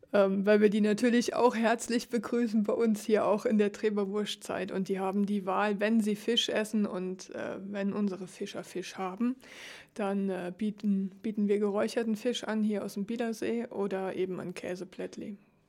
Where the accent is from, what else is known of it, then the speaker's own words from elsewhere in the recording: Germany; now in Switzerland; Ich komme aus Deutschland. Geflogen bin ich in dem Fall nicht.